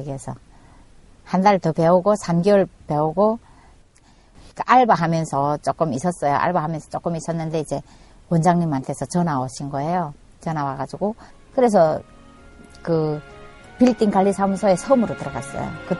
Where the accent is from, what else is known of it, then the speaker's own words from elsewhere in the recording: North Korea; now in South Korea; 제가 또 탈북자다 보니까 이 남한 사람들하고 따라 못 가는 거예요.